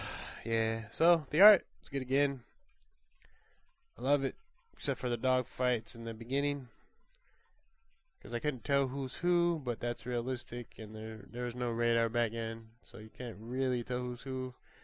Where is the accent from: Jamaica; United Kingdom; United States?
United States; Come on, I'm American.